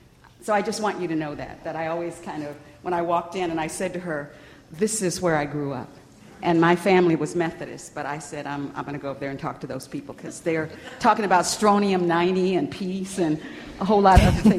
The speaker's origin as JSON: {"language": "English", "town": "San Francisco", "region": "California", "country": "United States", "tie": "born or raised there", "said": "the African-American church that I was growing up in San Francisco, was not as progressive as the Unitarians and the Quakers down the streets in terms of the larger social issues."}